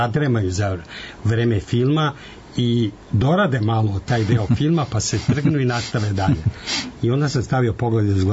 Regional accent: Belgrade, Serbia; born there; ja sam rođen u Beogradu, cunjam po Beogradu i što sam stari sve više cunjam po njemu

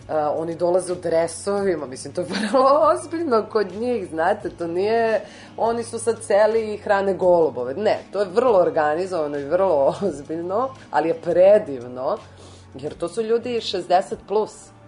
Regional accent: Serbia; obično svi pretpostavljaju da dolazimo iz Amerike, pitaju nekako tako odmah na bum kao jel ste vi iz Amerike, ja kažem ne, iz Srbije

